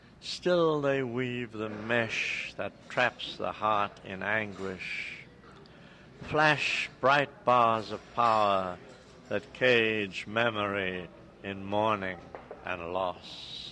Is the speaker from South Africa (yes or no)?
yes; South Africa; And this was what I heard growing up in South Africa. 60 years later, I go back, and I still hear the sirens.